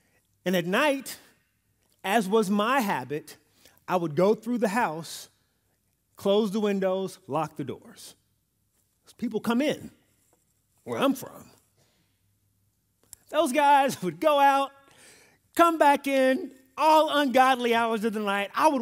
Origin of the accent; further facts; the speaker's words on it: New York City, New York, United States; born there; To take it further, I was born in New York. I was born in the city. So where I'm from, you always lock your doors, and no matter who walked past you, you clutch your purse.